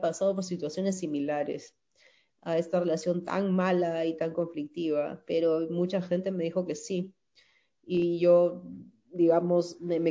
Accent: Peru; now in United States; he publicado en Perú, pero con las reediciones de Estados Unidos, igual sigo, o sea, sigo siendo peruana y sigo perteneciendo a la literatura peruana

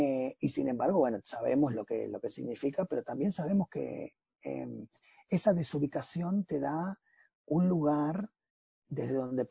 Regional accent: Argentina; now in United States; acá, bueno, soy el escritor argentino … pero si voy a Argentina, soy el escritor de Estados Unidos.

